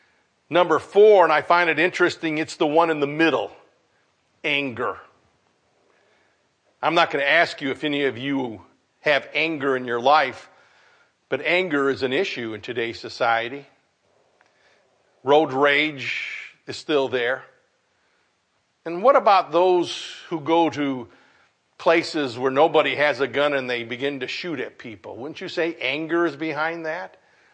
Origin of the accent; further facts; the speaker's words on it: United States; I mean, I'm glad I'm an American.